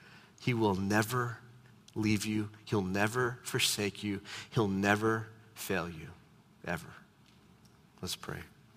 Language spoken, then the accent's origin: English; United States; Not only am I a believer, I'm an American.